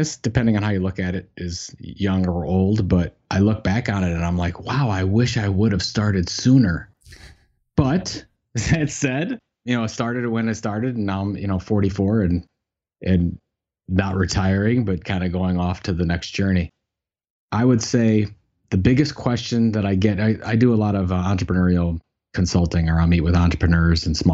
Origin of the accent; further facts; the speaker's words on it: Cleveland, Ohio, United States; Cleveland, Ohio, and which is also my hometown